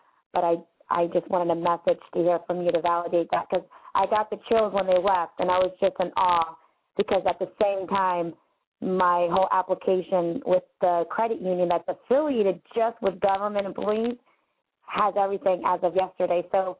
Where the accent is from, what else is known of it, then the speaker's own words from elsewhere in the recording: Philadelphia, Pennsylvania, United States; but it's going to be patriotic because I'm from Philadelphia.